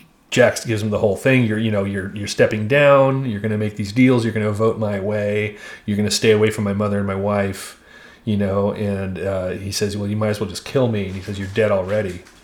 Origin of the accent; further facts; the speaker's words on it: San Francisco, California, United States; we're from San Francisco. We don't say Cali and Oaktown and stuff like that.